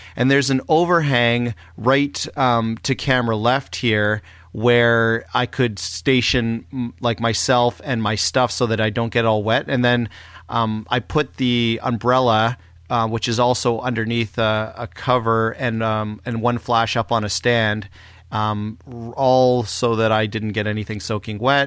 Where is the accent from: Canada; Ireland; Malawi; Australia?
Canada; Somebody had one and I wanted to get it, but of course they wouldn't sell to me for as a Canadian customer and blah blah blah.